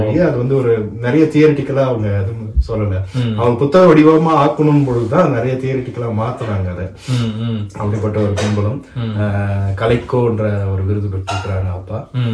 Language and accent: Tamil; Chennai, Tamil Nadu, India; அப்பா வந்து எங்க தாத்தா ஊர்னு பார்த்தா சிவகங்கை பாகனேரி. அப்பா பிறந்த வளர்ந்ததெல்லாம் சென்னை தான், நானும் சென்னை தான். ஆனா எங்க வேறு எல்லாமே வந்து பாத்தீங்கன்னா மதுரை, ராமநாதபுரம் அந்த பக்கம் தான். குலதெய்வம் கூட மானமதுரையில தான் இருக்குது.